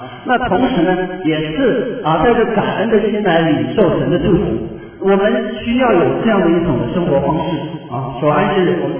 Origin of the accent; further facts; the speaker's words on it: China; 就是说我们中国人知道孝敬父母的时候，把父母近乎当成偶像啊